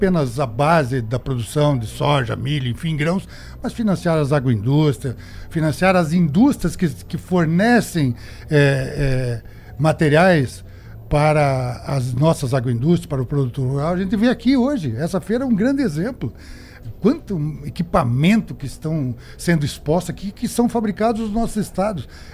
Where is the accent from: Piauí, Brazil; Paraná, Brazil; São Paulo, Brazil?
Paraná, Brazil; Bituruna; Eu mesmo sou paranaense de Bituruna, meu pai é gaúcho.